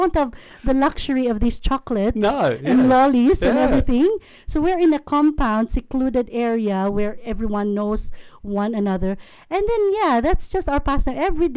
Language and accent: English; Philippines; born there; I was born in the Philippines, and I am identified as a Filipino by birth and Australian citizen by naturalization.